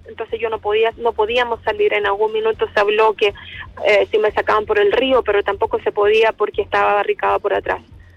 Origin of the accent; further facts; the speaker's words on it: Chile; moved away; 30 años atrás, cuando yo me fui de Chile, esto no existía.